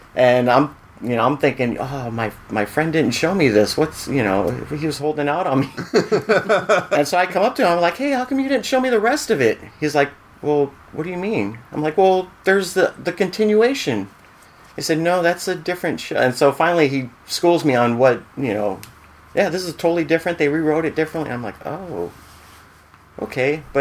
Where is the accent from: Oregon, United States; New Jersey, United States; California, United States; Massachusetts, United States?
California, United States; Santa Monica; I grew up in Santa Monica, city of Santa Monica, so I went to Santa Monica Elementary School